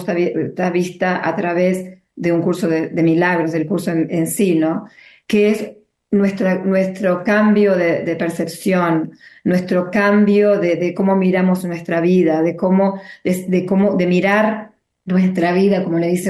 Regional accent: Uruguay; now in Sydney, Australia; soy uruguaya, pero vivo en Australia hace más de 40 años.

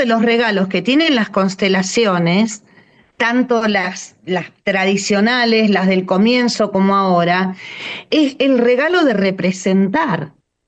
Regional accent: Buenos Aires, Argentina; soy porteña, pero no vivo en CABA

